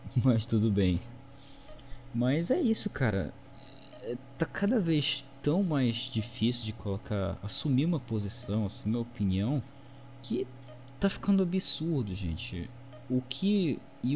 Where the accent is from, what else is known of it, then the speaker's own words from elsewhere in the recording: Belém, Pará, Brazil; Sim, eu moro no Pará, velho. Sou de Belém do Pará.